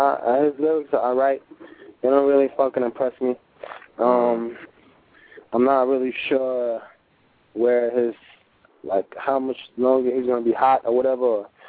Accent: Brooklyn, New York, United States; Like, I'm from Brooklyn and all that shit.

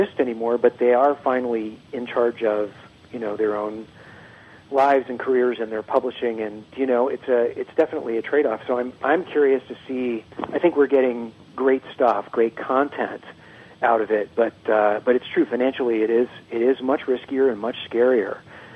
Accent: Oklahoma, United States; I'm from Oklahoma, but I don't know that I would call myself a Southerner.

